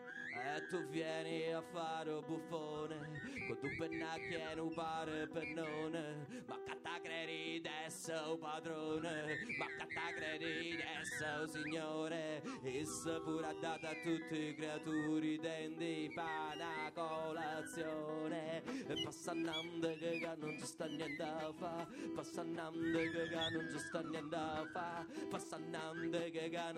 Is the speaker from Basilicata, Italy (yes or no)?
yes; Basilicata, Italy; Io sono lucano, come avrete capito, cioè sono di origini lucane, come avrete capito.